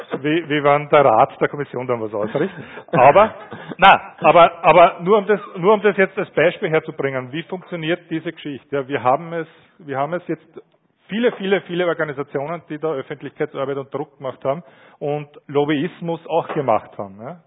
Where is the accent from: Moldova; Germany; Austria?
Austria; Jetzt wissen wir gerade als Österreicher